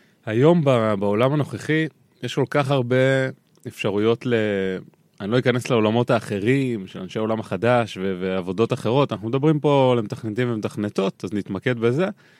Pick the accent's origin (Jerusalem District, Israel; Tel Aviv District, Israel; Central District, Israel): Central District, Israel; Rishon LeZion; born there; אז נולדתי בראשון לציון.